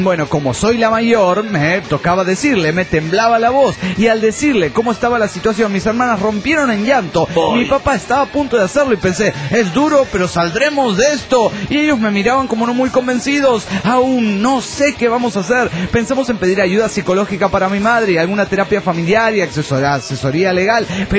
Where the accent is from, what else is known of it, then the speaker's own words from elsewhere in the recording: León, Guanajuato, Mexico; de León, Guanajuato, México.